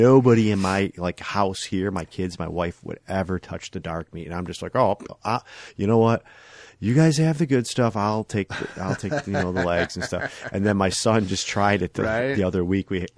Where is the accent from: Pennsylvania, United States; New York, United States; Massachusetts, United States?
New York, United States; Buffalo; Well, I'm from Buffalo. We do wings.